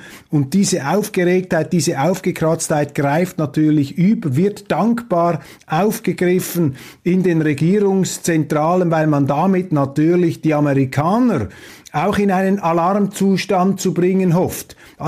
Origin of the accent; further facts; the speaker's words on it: Switzerland; Ich kann Ihnen sagen, als Schweizer, ich habe das AfD-Parteiprogramm studiert